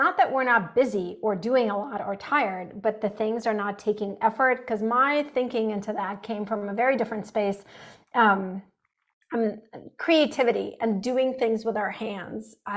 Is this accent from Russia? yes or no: yes; Saint Petersburg, Russia; moved away; So I grew up in Russia and we're Russian Jews. We came here as refugees in 1989. I grew up in Leningrad, St. Petersburg.